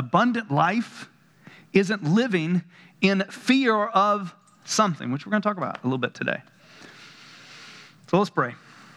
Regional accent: North Carolina, United States; I mean, I grew up in the South, North Carolina, you know, like fires, brimstone, and there is a justice in God.

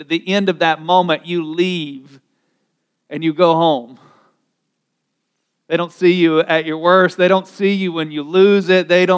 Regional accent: the South, United States; I mean, I grew up in the South, and you kind of think you're born into this.

